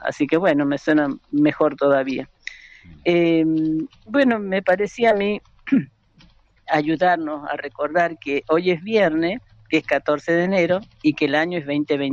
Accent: Belén, Catamarca, Argentina; now in Mendoza, Argentina; por adopción mendocina, porque ya la otra generación sí es toda mendocina, la de mi familia. Pero nosotros somos de Catamarca

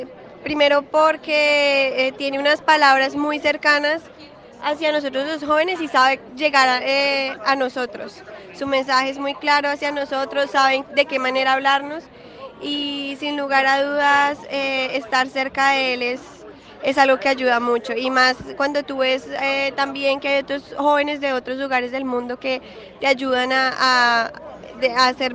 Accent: Colombia; soy de Colombia. Pues yo vine acá sola, pero sin embargo estoy con otros peregrinos de mi mismo país.

